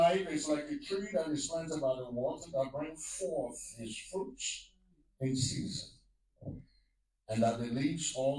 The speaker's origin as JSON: {"language": "English", "country": "Liberia", "tie": "born or raised there", "said": "when I was growing up in Liberia, we used to go look for work."}